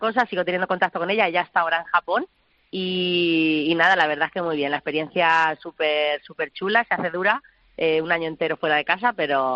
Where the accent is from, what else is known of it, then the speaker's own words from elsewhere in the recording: Fuente del Espino de Haro, Castilla-La Mancha, Spain; now in Japan; Estoy en España. Estoy en Fuente del Espino de Aro, mi pueblo en Cuenca. Llegué hace ya varias semanas, el 30 de noviembre, o sea que ya llevo por aquí varios días.